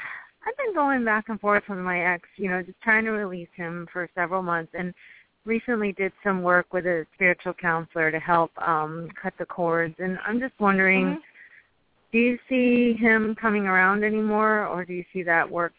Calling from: Maryland, United States; Maryland.

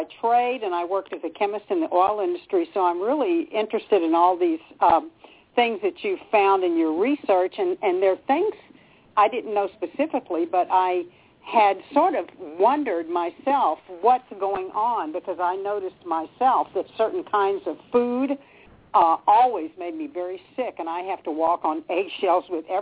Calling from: California, United States; I'm calling from California.

